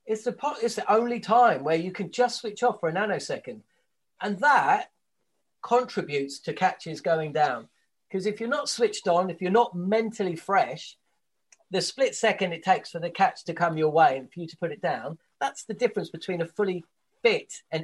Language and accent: English; England, United Kingdom; As a kid growing up in England, it was clockwork.